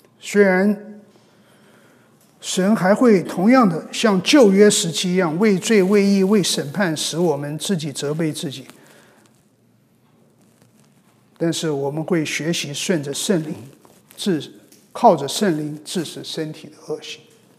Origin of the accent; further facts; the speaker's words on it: China; 我们中国人很容易我们就归回到别人教导我们的这些做人的大道理